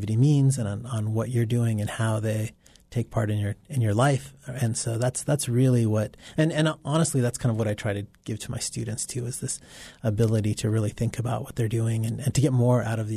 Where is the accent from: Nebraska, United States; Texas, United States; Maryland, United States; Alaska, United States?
Alaska, United States; Anchorage; I grew up in Anchorage skiing, and some of my like really, really early memories are of skiing.